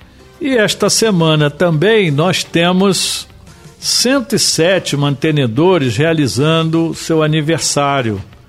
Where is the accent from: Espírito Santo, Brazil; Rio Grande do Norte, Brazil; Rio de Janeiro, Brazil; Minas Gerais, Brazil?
Rio de Janeiro, Brazil; Engenho de Dentro; Eu fui criado no Engenho de Dentro.